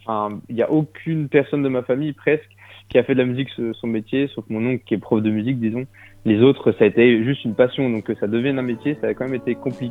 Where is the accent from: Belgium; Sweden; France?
France; Bourgogne-Franche-Comté; now in Paris, France; donc je suis jurassien de base.